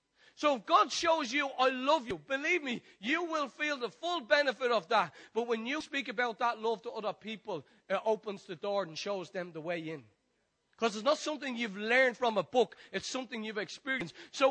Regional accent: Ireland; But being Irish, you're doing that on the inside, aren't you?

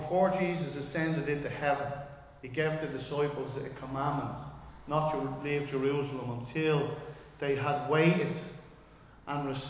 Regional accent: Dublin, Leinster, Ireland; We lived in the old tenement houses in Shamrock Dermot Street, in the north side of Dublin. And we lived there for a number of years. We moved from there out to Cundalkin, Neilstown, which was like, there was a lot of farmland at the time.

